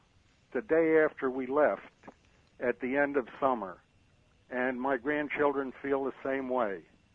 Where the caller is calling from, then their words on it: Chateaugay Lake, New York, United States; I'm calling from Chateauguay Lake.